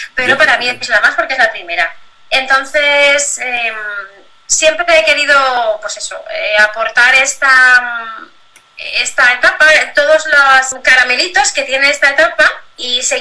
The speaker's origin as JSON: {"language": "Spanish", "town": "Albacete", "region": "Castilla-La Mancha", "country": "Spain", "said": "Yo soy de otro barrio, un poco más lejano, soy de Albacete"}